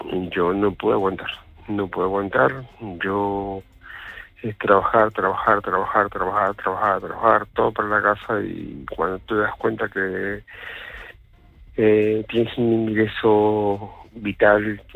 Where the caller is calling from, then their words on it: Málaga, Andalusia, Spain; de Málaga